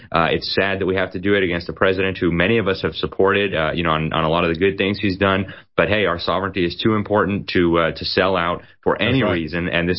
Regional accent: Mexico; I grew up in Mexico. I'm a permanent resident of Mexico, and I have been all my life.

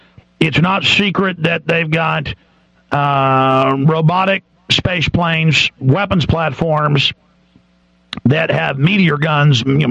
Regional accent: United States; We, I'm an American. It's my government. It's my military.

